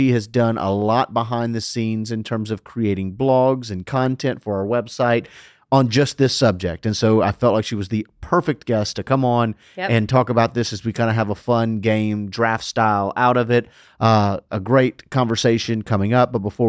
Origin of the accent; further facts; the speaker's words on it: Louisiana, United States; Look, I'm a Cajun boy.